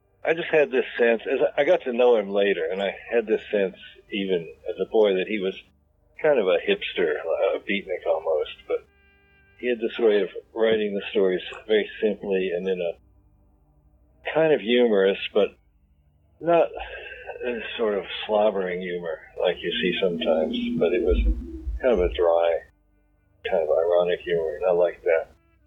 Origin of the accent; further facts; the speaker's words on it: Louisville, Kentucky, United States; Well, I grew up in Louisville, Kentucky, and there was a single bookshelf with science fiction books in the Louisville Free Public Library